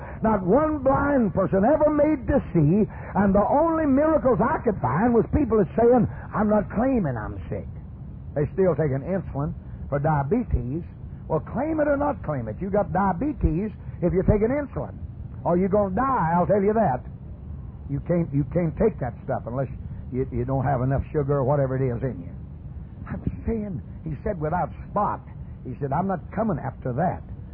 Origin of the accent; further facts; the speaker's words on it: Texas, United States; born there; also born or lived in Pacific; I was born in Texas. I grew up in the Pacific.